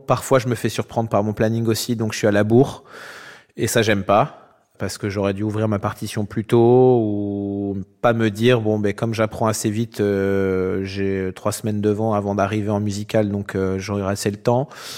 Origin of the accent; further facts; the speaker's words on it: Annecy, Auvergne-Rhône-Alpes, France; born there; Je suis né à Annecy, en Haute-Savoie, en 1984.